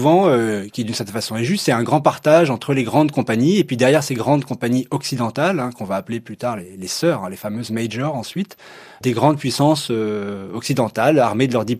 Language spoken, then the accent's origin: French; France; en tant que Français, donc Européen